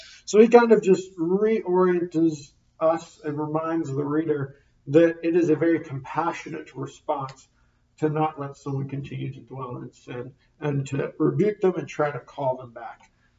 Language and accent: English; Jacksonville, Florida, United States; I can think of church I grew up in Jacksonville of a couple times where, I mean, it was pretty trivial conflict